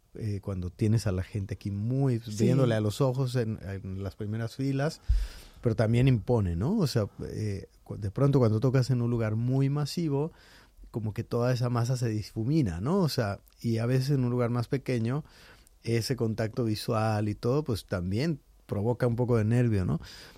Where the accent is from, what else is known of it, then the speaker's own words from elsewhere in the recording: Guadalajara, Jalisco, Mexico; precisamente en mi tierra, en Guadalajara